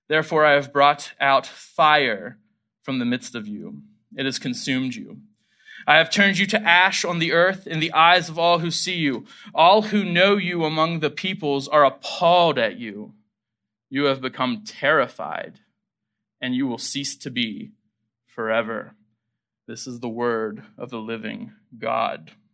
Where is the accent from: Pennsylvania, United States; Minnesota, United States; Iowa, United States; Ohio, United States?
Pennsylvania, United States; I remember as a high schooler growing up in Pennsylvania